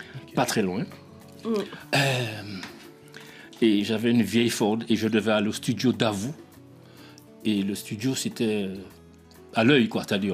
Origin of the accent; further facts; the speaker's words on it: Martinique; même si je suis martiniquais, je chante avec un Guadeloupéen, j'ai pas utilisé le rythme de Martinique